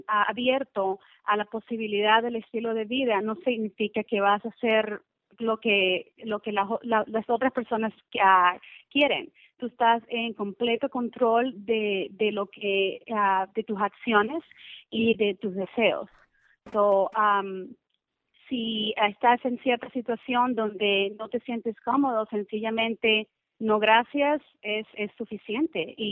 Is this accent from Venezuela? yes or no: yes; Venezuela; y yo soy de Venezuela